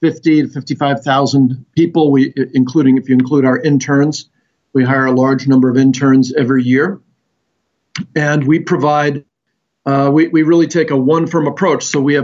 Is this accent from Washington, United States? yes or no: no; Wisconsin, United States; So I grew up in, I'm from the Midwest. I'm from Wisconsin. I grew up in a small town in Wisconsin